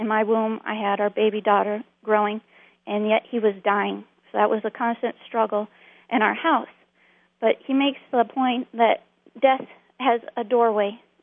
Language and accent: English; Nebraska, United States; And I grew up here in Nebraska, so I had a good rude awakening and a lesson going to Manhattan and learning how to survive there.